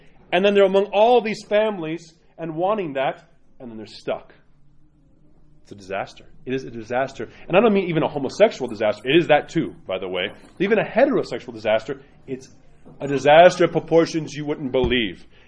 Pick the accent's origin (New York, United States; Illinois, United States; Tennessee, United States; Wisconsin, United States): New York, United States; I grew up in New York.